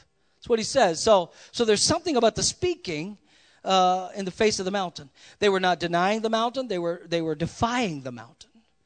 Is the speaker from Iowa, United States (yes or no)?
no; Louisiana, United States; I'm from Louisiana. The biggest mountain was an anthill.